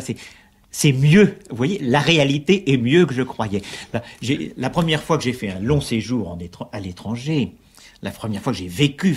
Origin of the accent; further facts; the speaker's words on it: Paris, Île-de-France, France; also born or lived in Lille; je suis né dans le Nord, mais c'est en effet par accident, et j'ai quitté le Nord, c'est-à-dire très précisément la banlieue de Lille, quand j'avais l'âge de 3 ans, pour venir à Paris. C'est-à-dire que je suis un Parisien caractéristique.